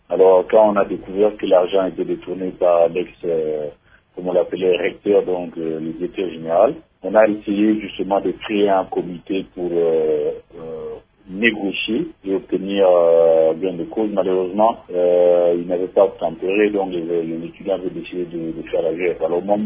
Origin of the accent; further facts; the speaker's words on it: Kinshasa, DR Congo; moved away as an adult; also born or lived in Italy; now in Czech Republic; Donc, je suis allé de Kinshasa pour Brazzaville, et de Brazzaville pour l'Italie, enfin l'Italie pour l'ex-Tchécoslovaquie